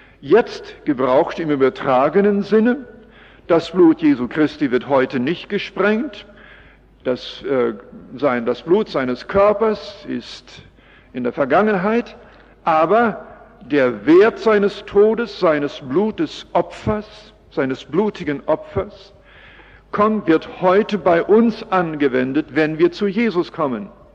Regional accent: Canada; German is a second language; now in Germany; Ich komme aus Kanada. Ich bin aber schon sehr lange hier und seit 1954 sind wir Bewohner Europas in verschiedenen Ländern, jetzt schon in dem dritten Land

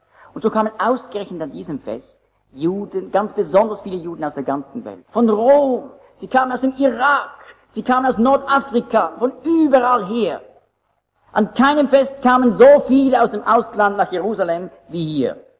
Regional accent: Switzerland; accent: Swiss German; Aber das gibt es fast nicht, dass ein Deutscher Schweizerdeutsch sprechen kann mit unserem Akzent.

